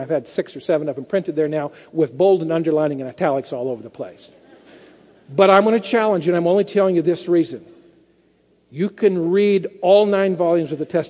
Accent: California, United States; moved away as an adult; Now, I was raised in California where everybody was you guys, but when I married Kathy and went to the Southern Union, it's all y'all.

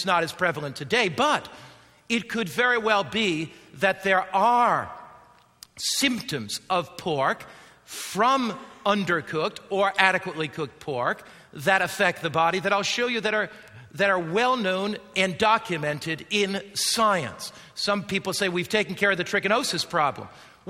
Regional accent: Connecticut, United States; I remember I grew up on the Atlantic coast with the wind blowing in my hair. Connecticut shoreline, sand coming up between my toes, running down the beach as a boy.

